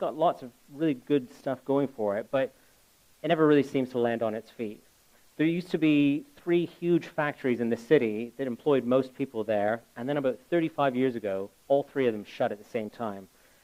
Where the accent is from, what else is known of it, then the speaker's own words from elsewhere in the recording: Brantford, Ontario, Canada; get in touch with this pastor from my hometown in Canada